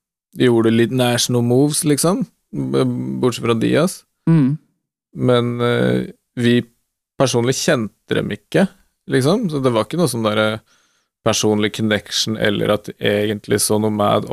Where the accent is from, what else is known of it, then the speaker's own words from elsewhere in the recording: Gjerdrum, Akershus, Norway; så vokste jeg opp i Gjerdom på sånne byggefelt, sånn der liksom på Romerike, med tette kids på min egen alder.